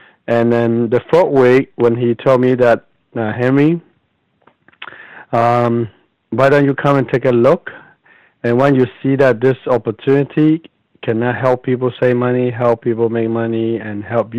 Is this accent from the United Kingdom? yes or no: no; Panama; now in United States; Oh, I grew up in Panama.